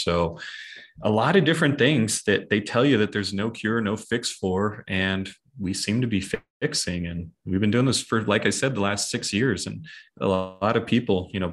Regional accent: Seattle, Washington, United States; So if you're comparing it to like San Diego, San Francisco, I'm from Seattle.

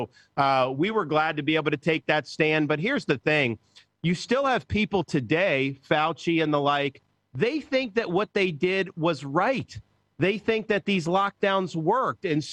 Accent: Florida, United States; I was born and raised in Florida, and while I've always loved the state, we didn't have the same type of pride growing up that, say, people in Texas have about Texas.

